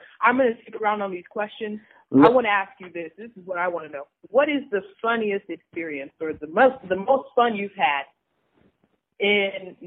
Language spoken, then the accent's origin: English; Phoenix, Arizona, United States; Oh, I'm from Phoenix, Arizona.